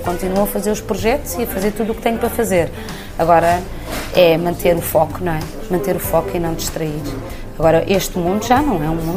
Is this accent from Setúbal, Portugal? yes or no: no; Lisbon, Portugal; Eu sou de Lisboa, mas o meu coração está no Douro.